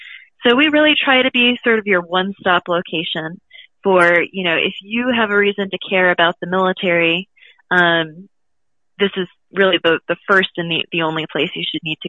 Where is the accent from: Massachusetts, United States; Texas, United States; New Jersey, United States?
Massachusetts, United States; Boston; also born or lived in New York City, United States; I grew up in Boston and went to school in New York City, and my first job out of college was in Jacksonville, North Carolina